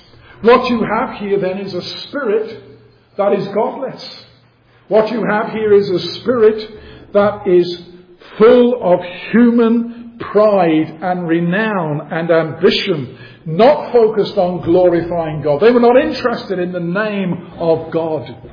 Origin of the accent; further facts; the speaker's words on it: London, United Kingdom; I was born in London. I'm proud. I can say I'm a Londoner.